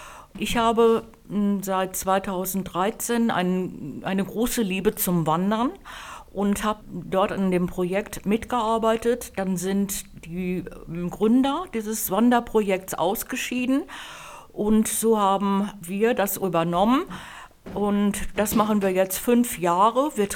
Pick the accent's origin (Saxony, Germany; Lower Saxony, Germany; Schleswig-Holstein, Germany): Schleswig-Holstein, Germany; Kronprinzenkoog; ich komme aus Kronprinzenkoog und ich bin seit 2013 Seniortrainerin.